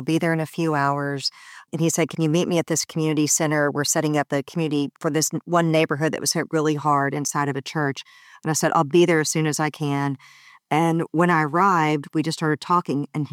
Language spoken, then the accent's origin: English; Nashville, Tennessee, United States; I'll tell you actually a personal story. I'm from Nashville, Tennessee